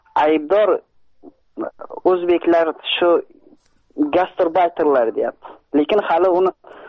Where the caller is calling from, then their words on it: Saint Petersburg, Russia; Sankt-Peterburgdan men telefon qilyapman.